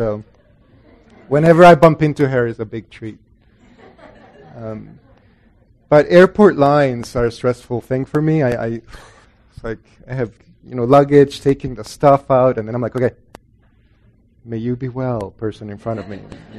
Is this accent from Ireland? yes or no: no; El Salvador; also born or lived in Guatemala; Because I grew up in Catholic El Salvador, and our Catholicism was liberation theology. But when the civil war got really bad, went to Guatemala